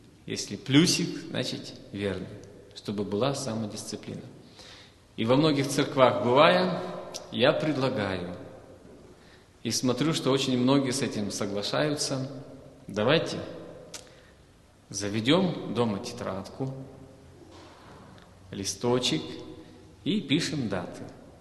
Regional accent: Bishkek, Kyrgyzstan; Я родом из Бишкека, с Кыргызстана.

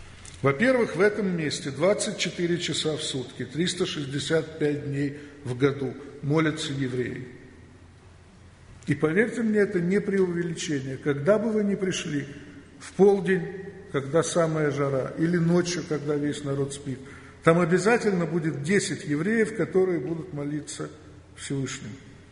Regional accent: Ukraine; born there; also born or lived in Moscow; Родился я на Украине, прожил большую часть жизни в Москве.

